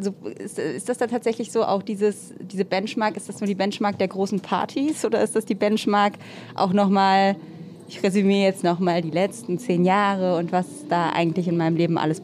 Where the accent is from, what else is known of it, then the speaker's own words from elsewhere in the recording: Stromberg, Rhineland-Palatinate, Germany; Aus Stromberg. Stromberg ist bei Bingen.